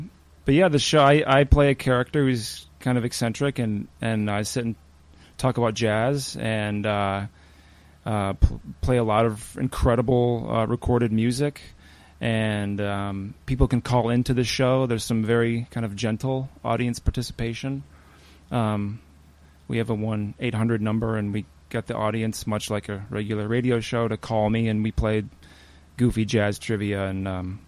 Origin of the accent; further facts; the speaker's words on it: East Lansing, Michigan, United States; also born or lived in New York City; now in Seattle, United States; I lived in New York City for 9 years, and I am from Michigan originally, and I live in Seattle now.